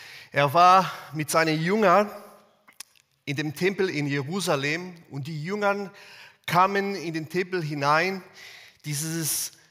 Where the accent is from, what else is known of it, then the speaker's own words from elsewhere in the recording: Brazil; born there; German is a second language; Ich bin gebürtiger Brasilianer und deshalb kann mein Deutsch da und hier ein bisschen komisch klingen.